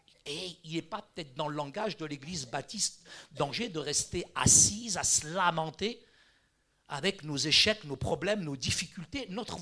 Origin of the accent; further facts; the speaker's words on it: Morocco; Et moi, je suis marocain, j'ai gardé ma culture.